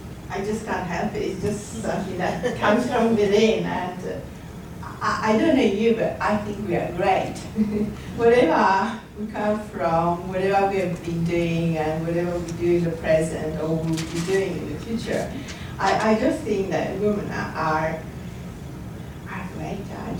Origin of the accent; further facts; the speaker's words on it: Turin, Piedmont, Italy; English is a second language; I'm originally from Turin in Italy. It's the northwest part of Italy. I'm in my 40s